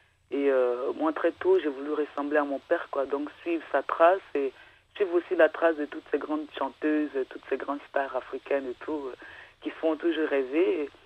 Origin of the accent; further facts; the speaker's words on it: Côte d’Ivoire; Et moi, je viens de la Côte d'Ivoire, je fais la musique depuis l'âge de 5 ans.